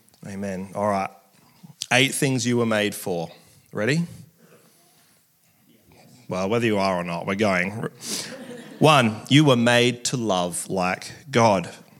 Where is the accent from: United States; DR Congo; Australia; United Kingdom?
Australia; What we are told growing up in Australia, the way that our culture has moved, is that we actually are told we define ourselves.